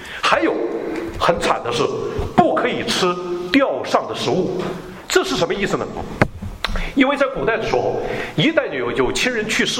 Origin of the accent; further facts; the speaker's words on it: Northeast China, China; 我是东北人的